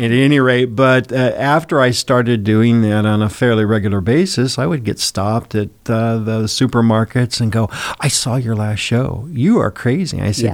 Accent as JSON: {"language": "English", "region": "California", "country": "United States", "tie": "born or raised there", "also_born_or_lived": "Bremerton, United States", "lives_now": "Brookings, United States", "said": "Typically, what I tell people is I moved to California when I was two."}